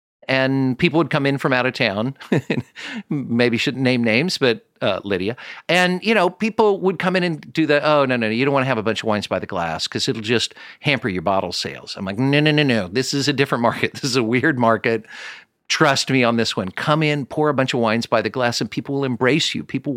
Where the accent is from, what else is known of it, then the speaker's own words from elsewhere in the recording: Kansas City, Missouri, United States; I'm from Kansas City. They think I'm a wine idiot.